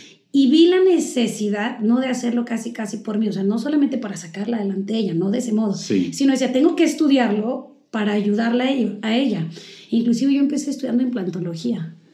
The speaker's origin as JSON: {"language": "Spanish", "country": "Honduras", "tie": "born or raised there", "also_born_or_lived": "Guatemala", "lives_now": "Mexico", "said": "yo viví toda mi vida en Centroamérica. Yo nací en Guatemala y viví toda mi vida en Honduras y estudié parte de la licenciatura, de hecho, en Centroamérica, en Honduras. Finalmente me tuve que mover a México"}